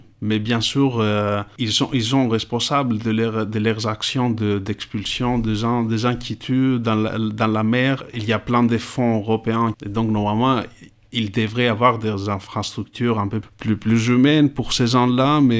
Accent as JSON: {"language": "French", "town": "Kavala", "region": "Eastern Macedonia and Thrace", "country": "Greece", "tie": "born there", "second_language": "French", "said": "Il y a aussi, au nord, près de ma ville natale, à Kavala, à Alexandroupol, il y a plein de camps."}